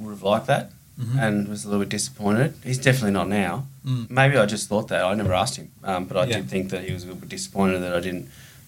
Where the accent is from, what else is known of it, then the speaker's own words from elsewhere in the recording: Hobart, Tasmania, Australia; I'm from Tasmania and from Hobart